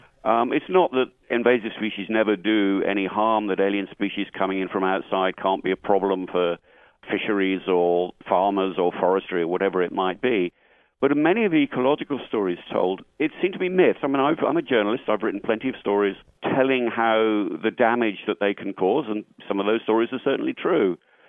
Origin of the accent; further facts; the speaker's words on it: United Kingdom; I'm a Brit, you know, I can think in those terms